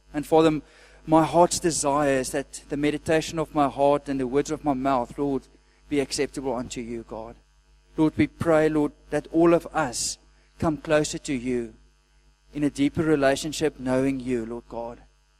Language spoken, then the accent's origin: English; Somerset West, Western Cape, South Africa; I'm from Somerset West. And if you don't know, it's just about 20 kilometers to the seaside.